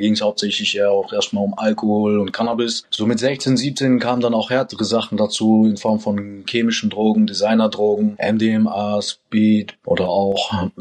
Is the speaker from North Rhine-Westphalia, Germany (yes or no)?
no; Nuremberg, Bavaria, Germany; born there; also born or lived in Philippines; Ich bin gebürtiger Nürnberger, bin aber dual aufgewachsen. Ich bin halb Filipino und habe da auch die Hälfte meiner Kindheit mit verbracht.